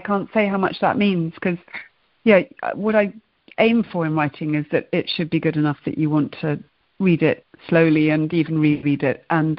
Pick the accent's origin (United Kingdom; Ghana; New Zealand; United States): United Kingdom; Oxford, South East England; I grew up in Oxford